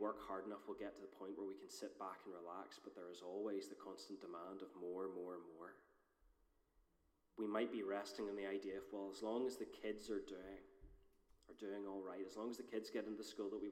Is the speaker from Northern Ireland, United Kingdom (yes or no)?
yes; Northern Ireland, United Kingdom; I was brought up in North Antrim, and as any good North Antrim boy, I was raised on three things, which is mince, potatoes, and the Westminster Shorter Catechism.